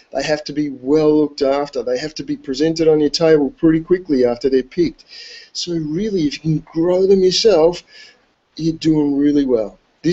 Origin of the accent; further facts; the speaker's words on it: Australia; because I'm from Australia, so we used to play Australian rules.